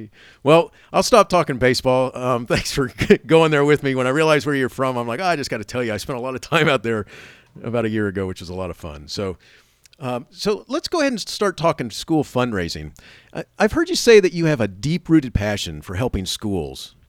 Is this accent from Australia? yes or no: no; Florida, United States; I grew up in Florida, and he was born in Chicago, when I was shortly after I was born, they moved to Florida